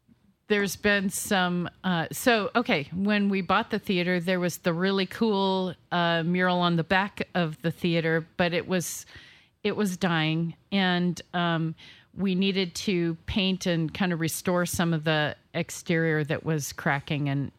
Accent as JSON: {"language": "English", "town": "Seattle", "region": "Washington", "country": "United States", "tie": "born or raised there", "said": "We were from West Seattle. I grew up in West Seattle, and we were raising our kids there"}